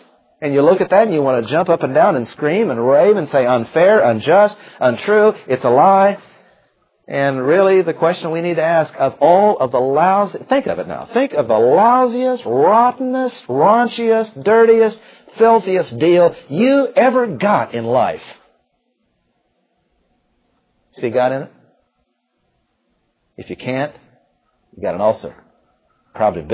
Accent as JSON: {"language": "English", "country": "Ireland", "said": "I'm Irish. You got to fight."}